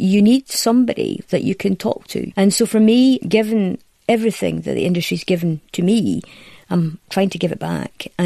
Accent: Hamilton, Scotland, United Kingdom; I come from Hamilton, a town where there is a lot of working class people.

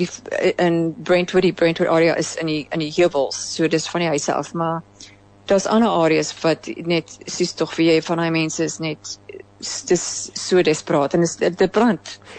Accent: Somerset West, Western Cape, South Africa; born there; moved away; ek is in Somerset West gebore

